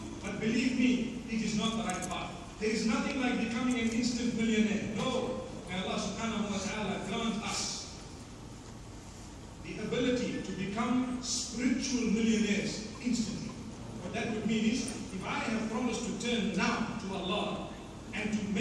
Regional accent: Zimbabwe; I come from Zimbabwe.

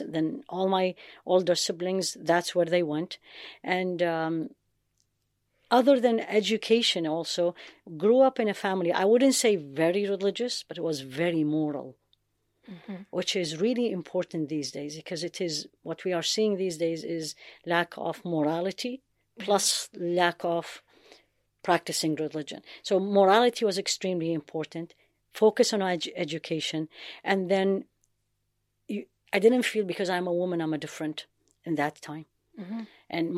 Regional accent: Baghdad, Baghdad Governorate, Iraq; I grew up in Baghdad, actually.

